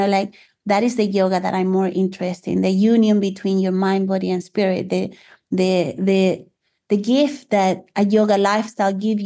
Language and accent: English; Chile; English is a second language; now in New Zealand; I studied design 6 years back at home. I'm from Chile, by the way. That is a strong accent.